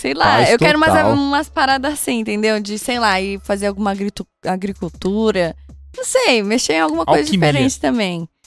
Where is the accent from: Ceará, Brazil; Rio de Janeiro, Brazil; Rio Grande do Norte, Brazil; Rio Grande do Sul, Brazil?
Rio de Janeiro, Brazil; e a gente é carioca, né, mano?